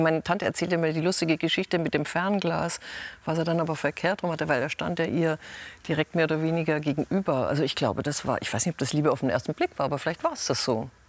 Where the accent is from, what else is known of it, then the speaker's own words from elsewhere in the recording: Germany; weil meine Mutter ist ja sehr früh aus Schweden weg und hat dann meinen Vater kennengelernt. Und wir sind ja in Deutschland groß geworden.